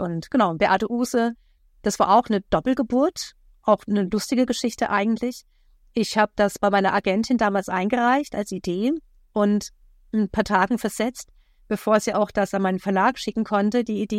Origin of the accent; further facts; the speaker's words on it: Baden-Württemberg, Germany; Ich bin aufgewachsen im Badischen und habe sehr, sehr viele Jobs gehabt.